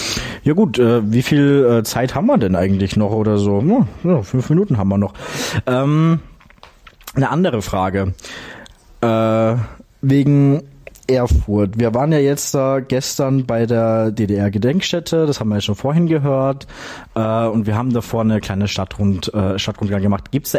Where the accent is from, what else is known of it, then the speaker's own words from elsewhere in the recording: Graz, Styria, Austria; Ja, ich bin in Graz aufgewachsen. Ich wohne aktuell nicht mehr dort, aber würde schon eigentlich ganz gerne mal wieder hinziehen.